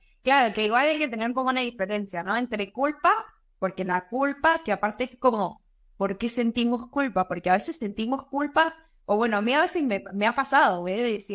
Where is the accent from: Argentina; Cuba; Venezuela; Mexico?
Venezuela; moved away; yo que soy venezolana, que emigré hace un montón de tiempo